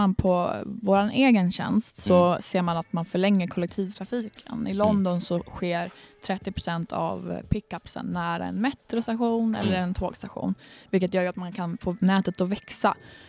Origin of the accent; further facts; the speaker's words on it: Örnsköldsvik, Västernorrland County, Sweden; så kan man ju kanske på sikt se att vi lanserar typ i min hemstad Örnsköldsvik eller andra städer.